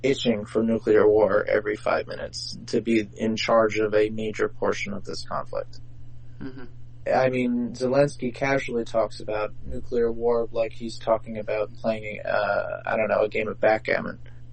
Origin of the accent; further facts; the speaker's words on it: New York, United States; New York, because I grew up in New York, we also have the largest Russian population in the entire United States.